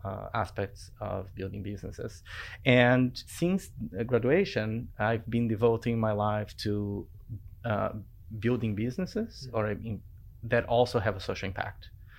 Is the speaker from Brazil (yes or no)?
yes; Brazil; So I always knew how privileged I was while growing up in Brazil.